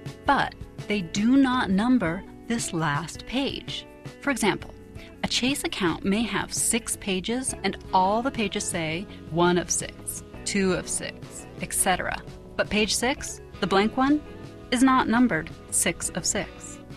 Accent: Los Angeles, California, United States; I'm from Los Angeles, California.

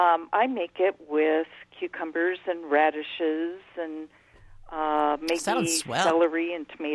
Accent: Scottsdale, Arizona, United States; when I was growing up in Scottsdale in the 50s

